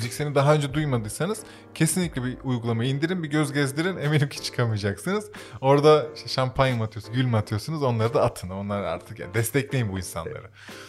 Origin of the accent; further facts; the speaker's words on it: Silivri, Istanbul, Turkey; Silivri'liyim.